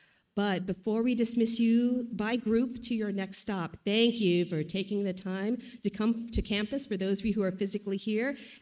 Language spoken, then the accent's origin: English; Florida, United States; also born or lived in Philippines; even though I'm from Florida by way of the Philippines. We don't do ice hockey in the Philippines